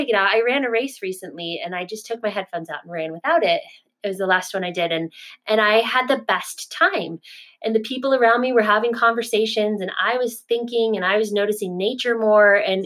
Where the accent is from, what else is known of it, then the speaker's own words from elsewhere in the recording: Florida, United States; And I grew up in Southern Florida where you could play outside all year round.